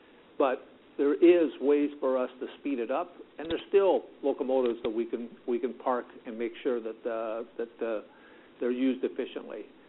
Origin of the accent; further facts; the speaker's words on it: Canada; But I grew up in Canada working on a railroad that had interswitching for a distance